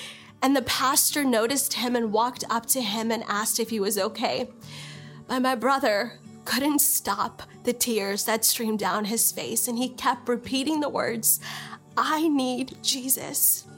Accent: India; born there; this is my story. I was born in India into an Orthodox Christian home with a rich heritage in Christianity dating back to the time when one of the disciples, Thomas, came to Kerala, India.

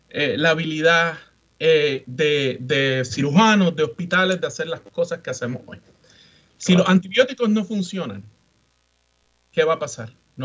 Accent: Rincón, Puerto Rico; me crié en Puerto Rico, soy rincoeño y estudié en el recinto universitario de Mayagüez

